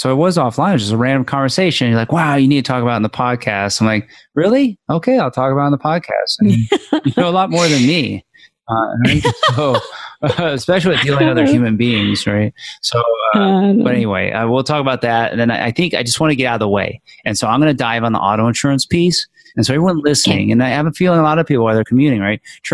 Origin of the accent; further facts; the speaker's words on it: Morristown, New Jersey, United States; also born or lived in Annapolis, Maryland; I grew up in Morristown, New Jersey during the school year. And, but in the summer, I go down to Annapolis, Maryland.